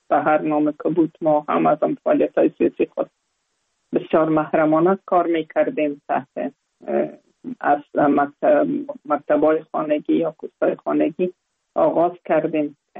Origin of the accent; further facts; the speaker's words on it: Kabul, Afghanistan; بعد از جای به جای دیگه در کابل ماندیم. پانتون خود تحصیلات عالی خود کلش در کابل ختم کردیم و تحصیلات ما به سر رسندیم. در یک خانواده روشن فکر به دنیا آمدیم.